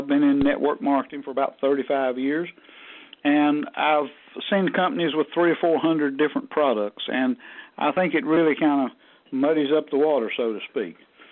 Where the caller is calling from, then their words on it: Star, North Carolina, United States; I'm calling tonight from Star, North Carolina, our home office here.